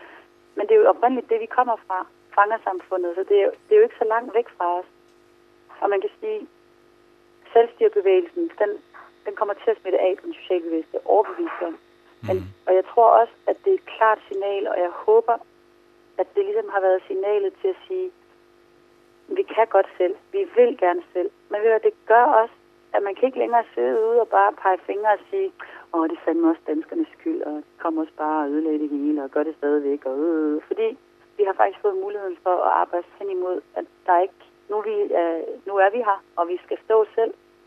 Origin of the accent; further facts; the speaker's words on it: North Greenland, Greenland; det her har jo altid været mit hjem. Altså, jeg er født og opvokset i Nordgrønland, og jeg har altid vokset op med den her kultur og det her land